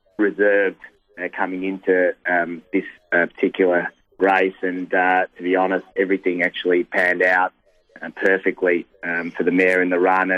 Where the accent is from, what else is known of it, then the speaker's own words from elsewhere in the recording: Caulfield, Victoria, Australia; I grew up around Caulfield, and it's always been the one race very close to my heart.